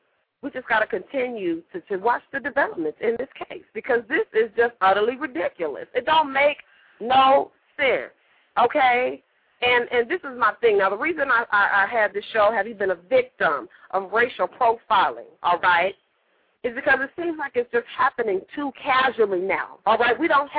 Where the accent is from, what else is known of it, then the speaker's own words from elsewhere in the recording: Las Vegas, Nevada, United States; So I'm from Las Vegas, 6-4. That's where I'm holding it down from right now.